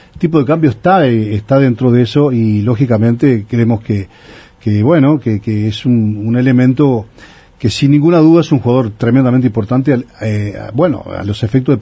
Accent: Uruguay; acá Uruguay, como país chico que somos, entre dos gigantes, ¿no?, como son Argentina y Brasil

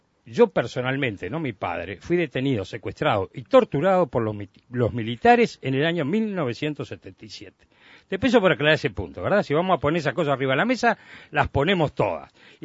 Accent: Uruguay

